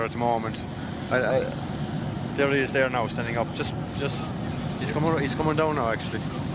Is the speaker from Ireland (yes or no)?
yes; Mallow, Munster, Ireland; I'm from Mallow myself.